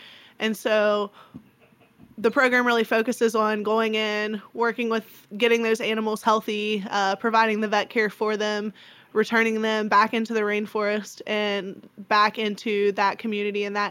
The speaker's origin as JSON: {"language": "English", "region": "West Virginia", "country": "United States", "lives_now": "Lexington, United States", "said": "I'm actually from West Virginia, and I'm a sophomore here at UK"}